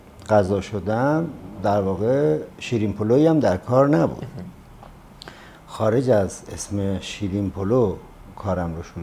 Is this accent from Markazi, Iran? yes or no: yes; Markazi, Iran; ما اصالتا بچه استان مرکزی هستیم، یکی از روستاهای استان مرکزی،